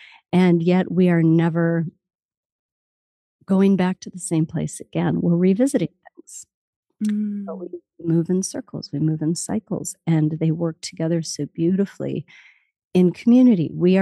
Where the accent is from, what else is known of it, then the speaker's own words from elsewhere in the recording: Minnesota, United States; born there; I was born here in Bidote, which is the indigenous language here of the Dakota people. Mm. Bidote meaning a confluence. And I actually live literally just a stone's throw from the sacred place of the Dakota people